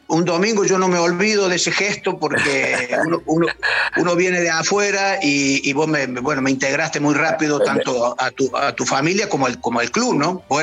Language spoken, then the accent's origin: Spanish; Córdoba, Argentina; accent: Cordobés